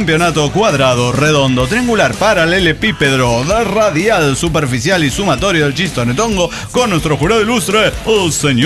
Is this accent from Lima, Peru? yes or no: yes; Lima, Peru; Soy la renegada de Lima, Perú.